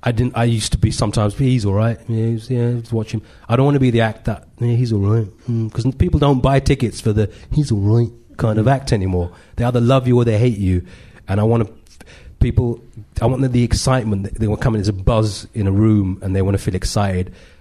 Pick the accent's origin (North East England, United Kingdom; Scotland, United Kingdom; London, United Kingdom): London, United Kingdom; So although I was born in London, that wasn't what was seen.